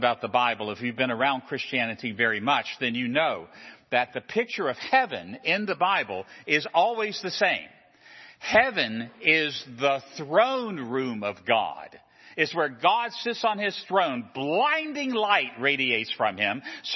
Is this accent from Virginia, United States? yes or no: yes; Virginia, United States; I come from Virginia, and the Virginia seal and the Virginia state flag is a magnificent flag.